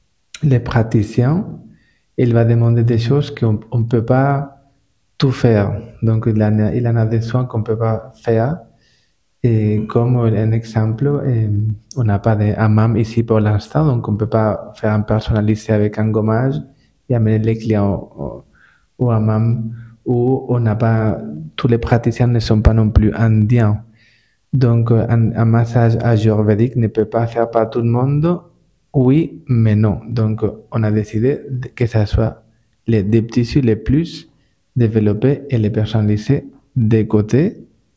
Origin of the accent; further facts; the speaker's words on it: Valencia, Valencian Community, Spain; moi je viens de Valence, où on trouve les meilleures oranges au monde.